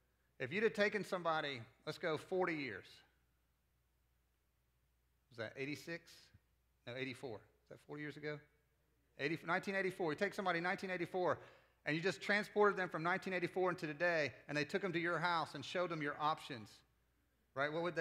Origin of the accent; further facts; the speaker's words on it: Winston-Salem, North Carolina, United States; born there; also born or lived in Kentucky; I'm not! I was born in Winston-Salem, North Carolina, proud of it. Lived in Kentucky for 15 years.